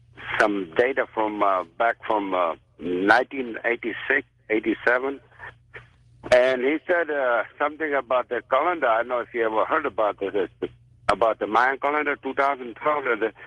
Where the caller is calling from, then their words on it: Houston, Texas, United States; Yes, I'm calling from Houston.